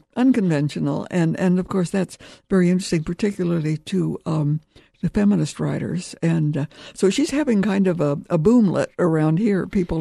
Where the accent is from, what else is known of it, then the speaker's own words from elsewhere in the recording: Kansas, United States; Because I grew up in Kansas. And so I, lived on the prairie.